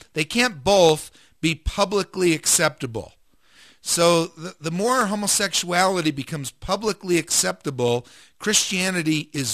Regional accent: New Jersey, United States; I just got a call today from back east, and I grew up in New Jersey

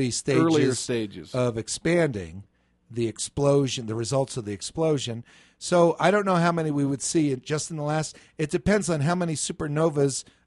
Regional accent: Prospect Park, New Jersey, United States; Well, when I grew up in Prospect Park, New Jersey, there was a remnant store my mother used to shop

